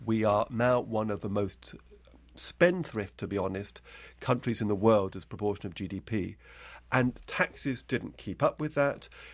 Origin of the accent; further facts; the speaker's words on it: United Kingdom; I think I'm British